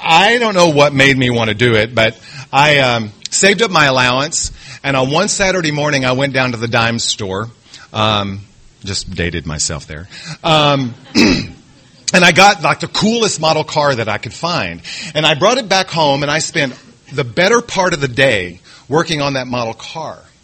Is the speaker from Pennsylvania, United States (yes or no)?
no; Texas, United States; Like I said, I grew up in Texas, and I had that typical family dynamic where the father drank